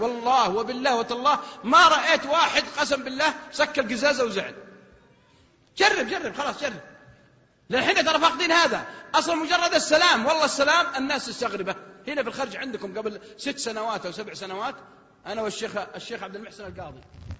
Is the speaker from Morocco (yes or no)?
no; Al-Qassim, Saudi Arabia; حتى لو تجي عندنا في القصيم يمكن ينسون ما يسلمون عليك